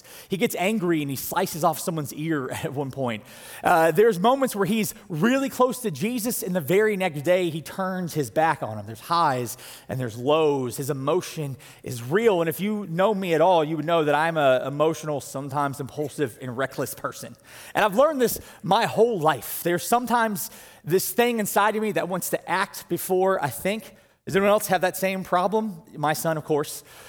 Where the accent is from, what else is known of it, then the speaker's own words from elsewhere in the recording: Georgia, United States; And I'm from South Georgia. I've never seen a rock wall before in my life